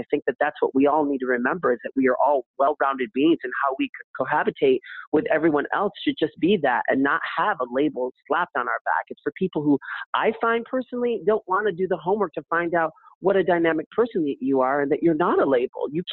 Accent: Manhattan, New York, United States; Born and raised in Manhattan, and I started off as a dancer and also collecting Barbies at the age of 4.

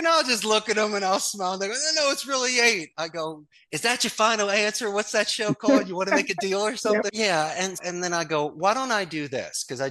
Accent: Philadelphia, Pennsylvania, United States; I'm from Philly, but I'm brazen enough to call my company Costa Rica's call center.

